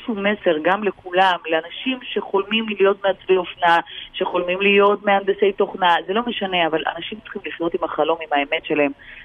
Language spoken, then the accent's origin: Hebrew; Odesa, Odesa Oblast, Ukraine; בתור ילדה קטנה שנולדה באודסה, שבאוקראינה, למשפחה שאימא שלה הייתה מנהלת קונסרבטוריון מוזיקאית, ולמשפחה מאוד מאוד משכילה, שלמדתי סנטר ולמדתי מוזיקה גם אני בתור ילדה, והייתי מתמידה להגיע לבית האופרה באודסה